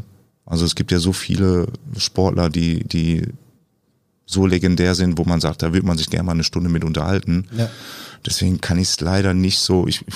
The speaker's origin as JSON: {"language": "German", "town": "Essen", "region": "North Rhine-Westphalia", "country": "Germany", "tie": "born or raised there", "said": "ist natürlich meine Heimatstadt"}